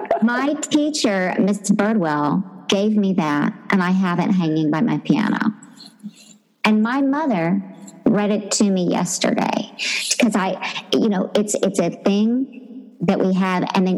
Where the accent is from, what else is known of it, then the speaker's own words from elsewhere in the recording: Oklahoma, United States; when I was growing up in Oklahoma and singing in church and doing ballet and taking piano